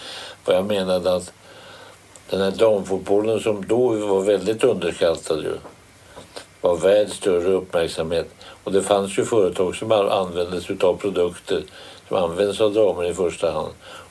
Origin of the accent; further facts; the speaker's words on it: Sweden; Ja, jag är glad för Sveriges del att vi har en sån spelare.